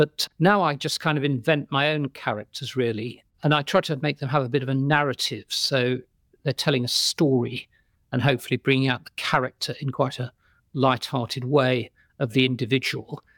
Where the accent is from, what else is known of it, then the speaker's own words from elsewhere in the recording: West Midlands, United Kingdom; And I grew up in the Black Country in the Midlands in the 1970s, when there were still lots of those old pubs around